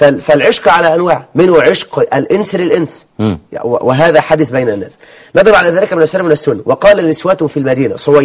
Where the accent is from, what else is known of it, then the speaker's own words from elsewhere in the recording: Egypt; كان عندي قبل الأمس واحد يعد من عتاه السحرة عندنا في مصر،